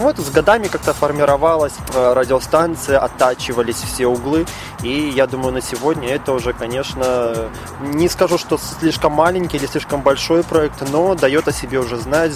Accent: Minsk, Belarus; Я сам, получается, родился в Минске, потом уехал за город

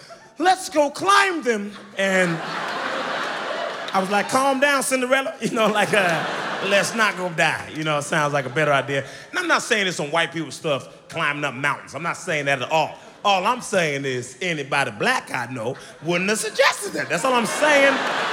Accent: Memphis, Tennessee, United States; I ain't no mountain person. I'm from Memphis. This is a bad idea. We gotta leave.

